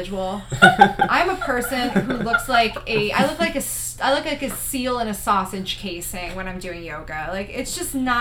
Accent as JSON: {"language": "English", "region": "New York", "country": "United States", "said": "I'm from New York. Literally, everybody's like, hey, guys."}